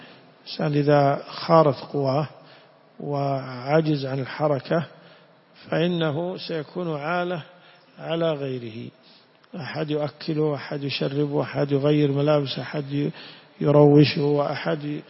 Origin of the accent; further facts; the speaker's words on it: Najd, Saudi Arabia; ولذلك في دعوة عند العوام عندنا بنجد